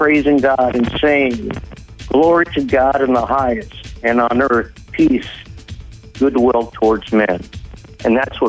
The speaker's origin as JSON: {"language": "English", "town": "Newport Beach", "region": "California", "country": "United States", "tie": "born or raised there", "said": "I was a child actor. I was growing up in Newport Beach."}